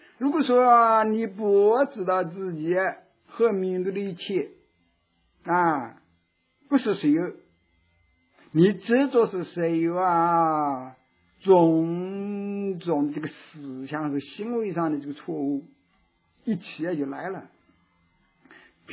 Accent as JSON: {"language": "Chinese", "country": "China", "said": "我们现在作为一个中国人啊"}